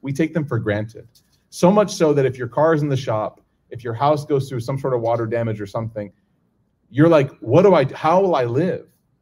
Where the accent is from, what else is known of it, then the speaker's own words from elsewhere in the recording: Chicago, Illinois, United States; I mean, growing up in Chicago, I know there's a lot of masjids in Chicago now